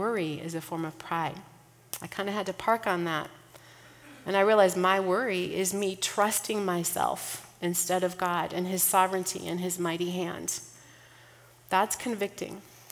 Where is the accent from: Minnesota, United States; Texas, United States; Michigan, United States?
Minnesota, United States; I'm from Minnesota. We fish. We cast.